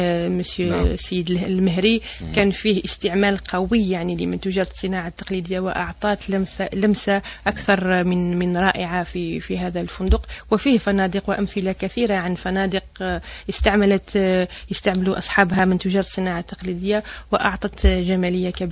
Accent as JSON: {"language": "Arabic", "country": "Algeria", "said": "يأتيوا بهذه الأفكار ويطبقوها هنا عندنا في الجزائر"}